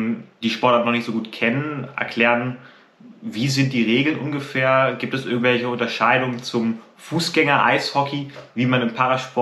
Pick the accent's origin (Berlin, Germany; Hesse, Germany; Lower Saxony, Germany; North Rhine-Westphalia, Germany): Lower Saxony, Germany; Hanover; Als Hannoveraner